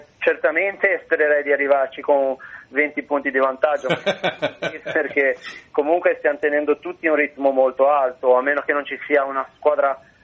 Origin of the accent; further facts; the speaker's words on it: Sestri Levante, Liguria, Italy; now in Chiavari, Italy; Sì, in realtà sono di Sesti Levante, però adesso abito a Chiavari e comunque sono vicino a Genova, all'ospedale.